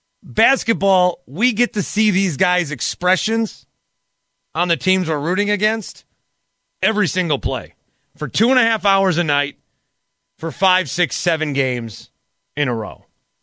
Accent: Milwaukee, Wisconsin, United States; But I wear it that I'm from Milwaukee. I wear it that I'm from Wisconsin.

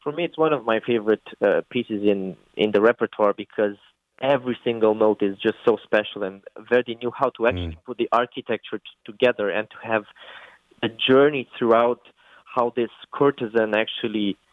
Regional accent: Romania; born there; English is a second language; I was born in Romania, and a lot of my family members were musicians and playing in orchestras in a very, very small town.

